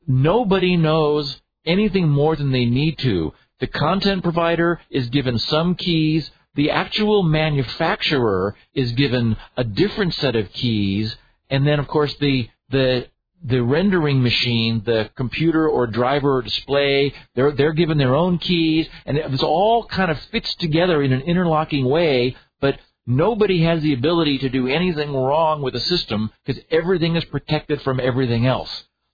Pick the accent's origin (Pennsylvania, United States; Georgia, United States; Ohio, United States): Ohio, United States; Dayton; born there; I was born in Dayton.